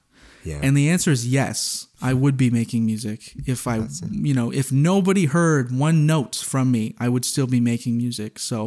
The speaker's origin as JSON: {"language": "English", "region": "New Brunswick", "country": "Canada", "said": "I'm from New Brunswick, and sometimes depending on how far west you are, they go, \"What?"}